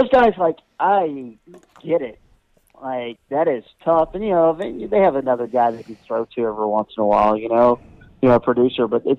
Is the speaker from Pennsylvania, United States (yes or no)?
no; Olney, Texas, United States; I grew up in Olney, but Graham was kind of the local station.